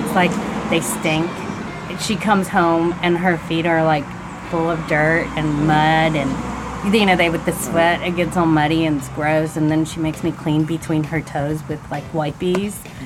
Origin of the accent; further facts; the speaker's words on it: Lubbock, Texas, United States; I grew up in Lubbock, Texas, which is like 100 degrees in the shade, and it's really sandy.